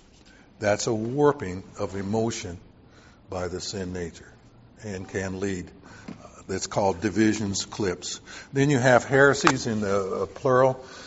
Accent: Texas, United States; moved away; I remember when I came from Texas up to California and went to school, I was wearing blue jeans.

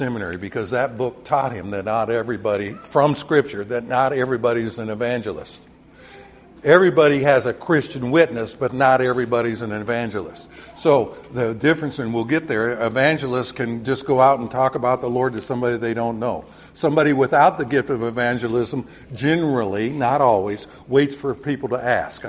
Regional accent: Southern US, United States; now I can say this because I grew up in the South.

